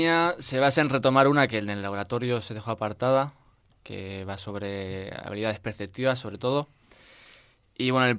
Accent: Alicante, Valencian Community, Spain; Yo estudié el grado en Alicante, porque yo soy de Alicante.

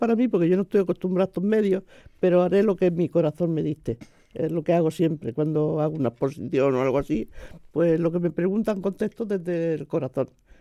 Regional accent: Andalusia, Spain; born there; Pues yo nací, voy a ser honesta, porque yo siempre digo que soy granaína, pero realmente nací en la provincia de Almería. Pero yo me siento del pueblo donde han nacido mis padres, mi marido, todas mis raíces.

